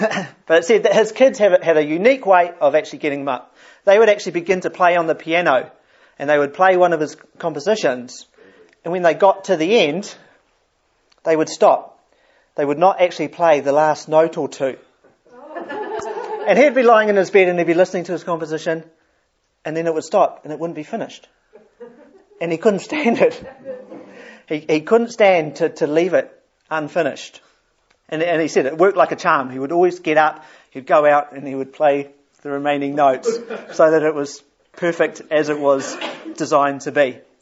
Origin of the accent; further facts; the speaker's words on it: Germany; accent: German; English is a second language; I think that's how you pronounce it. Not bad. With my German accent, not quite.